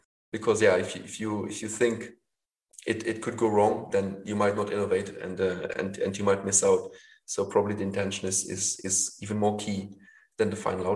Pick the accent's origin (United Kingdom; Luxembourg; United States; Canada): Luxembourg; first language Luxembourgish; English is a second language; now in Netherlands; Then, Luxembourg is quite a national hub, so you're basically forced almost to learn at least French, and then German is very close, obviously, then to our mother tongue.